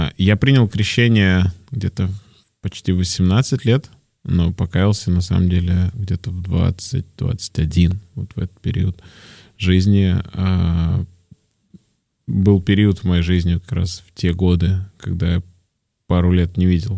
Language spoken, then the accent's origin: Russian; Moscow, Russia; мое детство в Москве